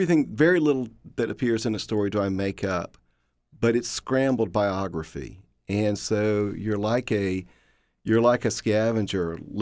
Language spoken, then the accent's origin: English; the South, United States; accent: Southern; As a Southerner, of course, and an English teacher, I sort of carry two chips on my shoulder.